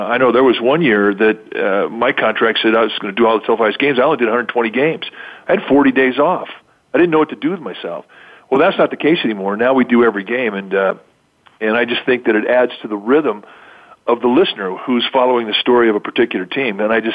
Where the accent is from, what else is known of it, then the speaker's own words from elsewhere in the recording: Los Angeles, California, United States; I know I was raised in Los Angeles, and the only games we could get when I was in L.A. were the Dodgers and the Giants